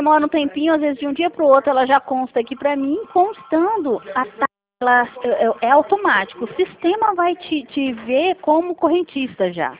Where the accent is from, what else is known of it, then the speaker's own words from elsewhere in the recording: Campo Grande, Mato Grosso do Sul, Brazil; Eu sou de Campo Grande.